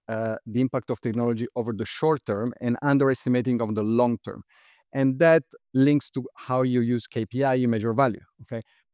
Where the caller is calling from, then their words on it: London, United Kingdom; Okay, I'm joining from London.